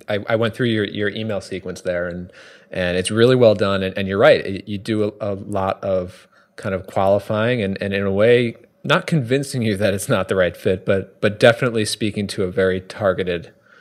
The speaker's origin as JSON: {"language": "English", "region": "New York", "country": "United States", "tie": "born or raised there", "lives_now": "Connecticut, United States", "said": "I live in Connecticut now, and I grew up in New York"}